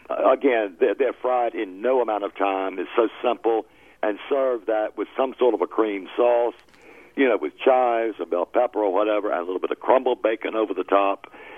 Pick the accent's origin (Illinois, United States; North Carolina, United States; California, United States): North Carolina, United States; Charlotte; I grew up catching catfish near Charlotte, North Carolina, at the Catawba River.